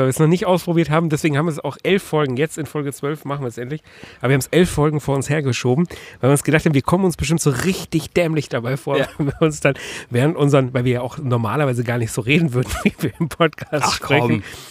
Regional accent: Bavaria, Germany; Ist ja auch meine Heimat hier, der Ammersee quasi.

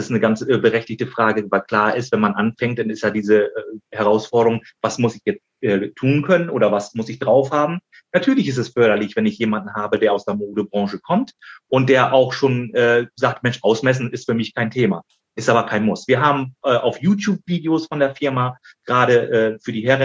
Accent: Lower Saxony, Germany; in der Nähe von unserer Heimat, Susi. Wir sind ja auch aus Friesen.

